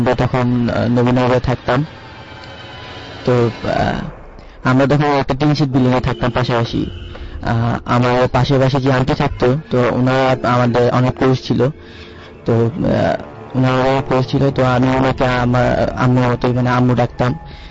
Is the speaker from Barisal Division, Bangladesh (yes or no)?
no; Comilla, Chittagong Division, Bangladesh; কুমিল্লা থেকে আসছি।